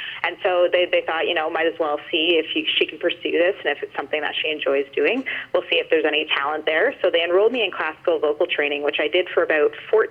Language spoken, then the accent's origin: English; London, Ontario, Canada; I am a born and raised Forest City dweller. I grew up in the mean streets, not really. I grew up in the West End in Byron, which is just near the outskirts where Kamoka and Mount Bridges and Delaware, all those little surrounding towns are.